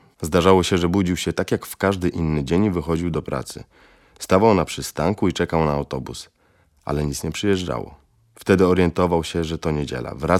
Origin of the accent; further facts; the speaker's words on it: Zduńska Wola, Łódź Voivodeship, Poland; Moim rodzinnym miastem jest Zduńska Wola, niedaleko Łodzi. Urodziłem się tam 8 stycznia 1981 roku. W Zduńskiej spędziłem moje pierwsze 6 lat.